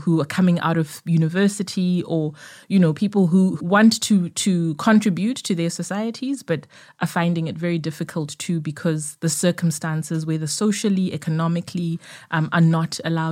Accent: Zimbabwe; born there; Zimbabwe, which is my home country, country of my birth.

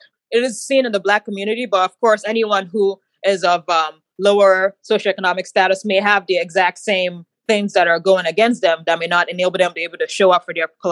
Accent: Nigeria; So I'm actually a Nigerian. So my favorite food is a Nigerian food called jollof rice.

